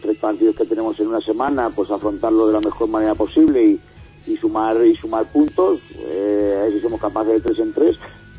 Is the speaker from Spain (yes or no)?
yes; Toledo, Castilla-La Mancha, Spain; Yo soy aquí de Toledo